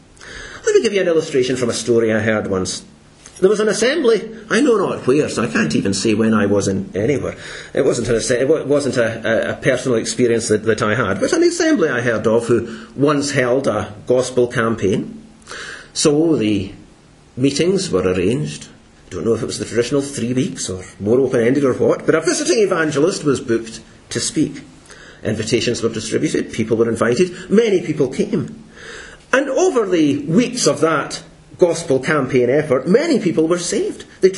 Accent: Kilmarnock, Scotland, United Kingdom; You know, I remember when I was a boy and I grew up in Kilmarnock

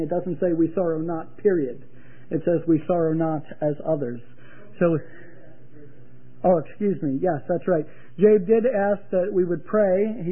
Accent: Pennsylvania, United States; There were people there that I saw from Canada, from my home state of Pennsylvania, from all over North Carolina and South Carolina

